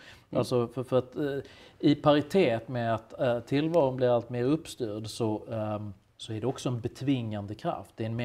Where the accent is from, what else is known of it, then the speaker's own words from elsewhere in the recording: Sweden; Och som svensk var jag förtvivlad